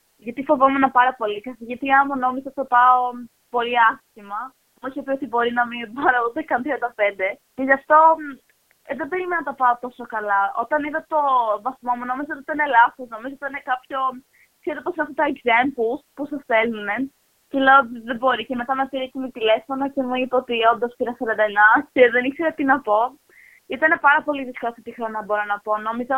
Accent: Greece; απλά είμαι πάρα πολύ περήφανη που είμαι Ελληνίδα και ξέρω αυτή τη γλώσσα

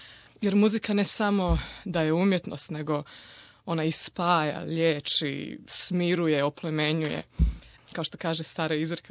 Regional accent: Croatia; ja sam lično to doživjela kao Srpkinja iz Hrvatske

